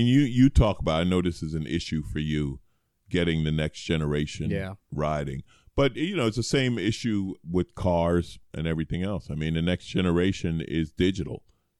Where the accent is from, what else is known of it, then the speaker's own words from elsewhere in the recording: New York City, New York, United States; I grew up in New York, right, in New York City. There's nowhere to ride a bike.